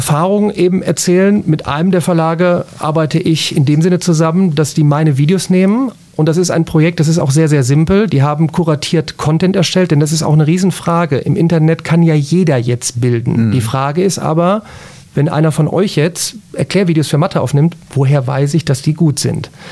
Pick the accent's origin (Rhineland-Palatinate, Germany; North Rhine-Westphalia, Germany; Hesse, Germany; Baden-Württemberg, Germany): North Rhine-Westphalia, Germany; ich komme aus Remscheid-Solingen-Wuppertal